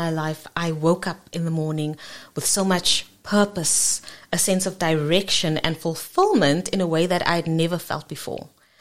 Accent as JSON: {"language": "English", "country": "South Africa", "tie": "born there", "said": "where I come from South Africa, and I was born into the apartheid regime, and I was about 10 years old when we as a country had our first democratic elections"}